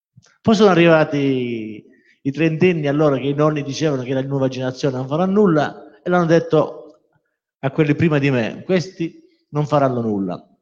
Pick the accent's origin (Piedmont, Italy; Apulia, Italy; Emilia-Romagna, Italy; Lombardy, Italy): Apulia, Italy; Taranto; mi toccava dire di dove sei per identificare la mia zona, e sono di Taranto.